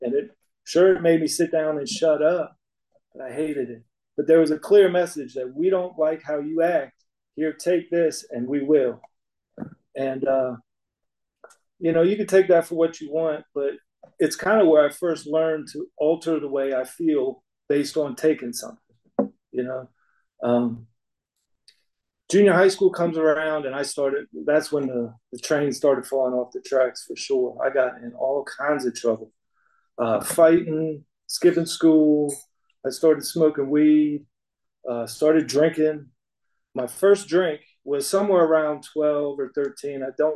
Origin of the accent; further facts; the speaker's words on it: Alexandria, Virginia, United States; born there; My dad was a DC firefighter. I was born in Alexandria, Virginia, just south of DC.